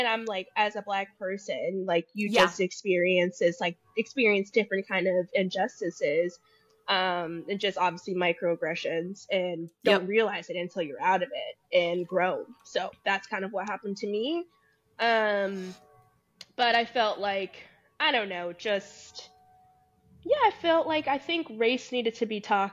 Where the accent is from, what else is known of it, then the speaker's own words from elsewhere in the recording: Lake Hill, Texas, United States; moved away; I moved out of Texas. And I'm like, even though I came from Texas, I still went to a rather diverse school.